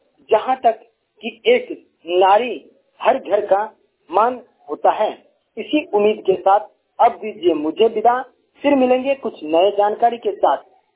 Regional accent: Madhubani, Bihar, India; नालंदा जिला के हरनौत प्रखंड से। लेकिन साथियों मैं मधुबनी के रहने वाला हूं।

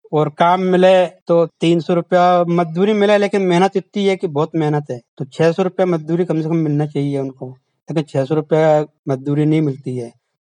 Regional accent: Jhansi, Uttar Pradesh, India; moved away as an adult; now in Ahmedabad, India; मैं यूपी का रहने वाला हूं, जिला झांसी। अहमदाबाद में काम करने के लिए आया था, तो अहमदाबाद में मैं 20 साल पहले आया था।

